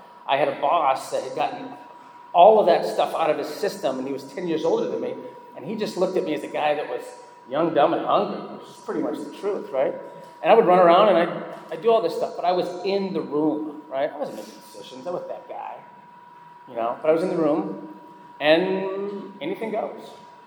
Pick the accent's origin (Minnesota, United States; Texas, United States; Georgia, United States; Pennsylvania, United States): Minnesota, United States; Minneapolis; I grew up in Minneapolis, suburb of Minneapolis, in the suburbs.